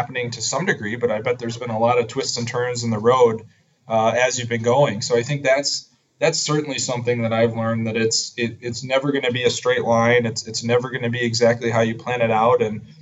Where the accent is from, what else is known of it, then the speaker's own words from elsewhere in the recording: Madison, Wisconsin, United States; my wife, who's from Minneapolis, and I grew up in Madison, Wisconsin, had always thought about moving back to the Midwest.